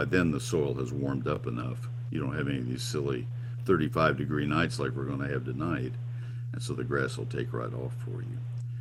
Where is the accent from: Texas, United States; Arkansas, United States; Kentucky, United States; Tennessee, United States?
Texas, United States; College Station; I grew up in College Station, so once again, I am speaking from familiarity.